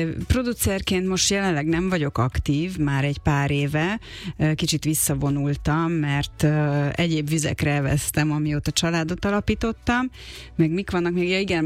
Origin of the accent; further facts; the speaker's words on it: Tamási, Tolna, Hungary; ugye én Tamásiban nőttem fel Tolna megyében, majd Pécsre jártam gimnáziumba